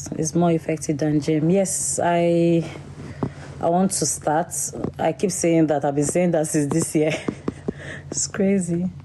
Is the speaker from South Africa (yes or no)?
yes; South Africa; My man is Igbo. I'm South African. I'm learning to speak a bit of Igbo.